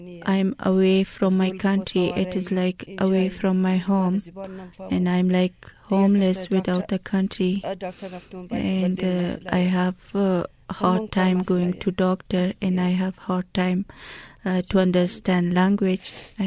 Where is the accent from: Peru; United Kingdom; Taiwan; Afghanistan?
Afghanistan; Jaghori, Ghazni; English is a second language; moved away as an adult; also born or lived in Indonesia; now in United States; I'm from Afghanistan, province Ghazni, and my village name is Jaghori.